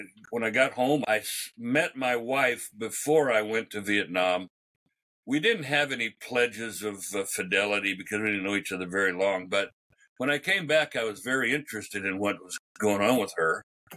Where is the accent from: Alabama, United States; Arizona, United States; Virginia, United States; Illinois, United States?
Arizona, United States; Globe; Well, I was born and raised in Globe, Arizona, a little backwater.